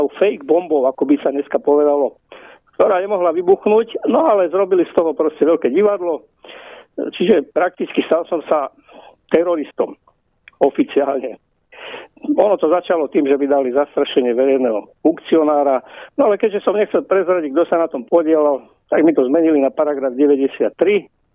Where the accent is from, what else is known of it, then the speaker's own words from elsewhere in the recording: Poprad, Prešov Region, Slovakia; Ja som vyrastal v Poprade ako syn robotníka, neskôr pracovníka na odborovej rade